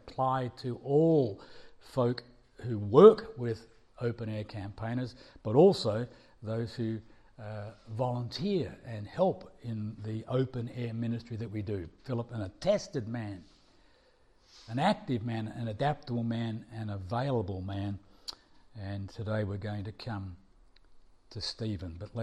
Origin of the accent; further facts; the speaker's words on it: Australia; accent: Australian; My wife and I come from Australia